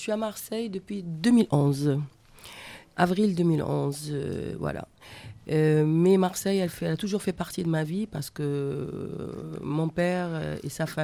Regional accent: Morocco; now in Belgium; j'ai quitté le Maroc pour aller m'installer à Bruxelles. Et je n'ai pas pu rester là-bas suite à des problèmes personnels.

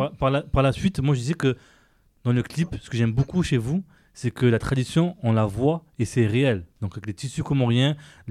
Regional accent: Marseille, Provence-Alpes-Côte d'Azur, France; moi je suis vraiment français. Moi, je suis français, marseillais.

